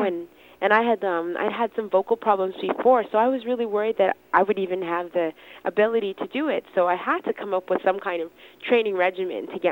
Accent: Scarborough, Ontario, Canada; I was born and raised in Scarborough, and so it just, there were always so many different sounds around me

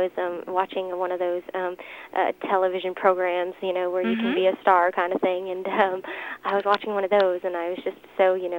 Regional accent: Windsor, Ontario, Canada; I just started performing national anthems and doing different fairs and appearances in my hometown, Windsor, Ontario.

